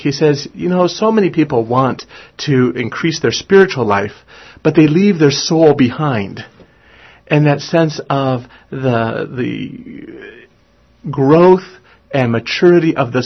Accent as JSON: {"language": "English", "town": "Seattle", "region": "Washington", "country": "United States", "tie": "born or raised there", "also_born_or_lived": "Los Angeles", "said": "I come from Los Angeles, California originally, through Seattle areas as growing up, back down to California for college, out to Pennsylvania for seminary, Colorado for First Parish."}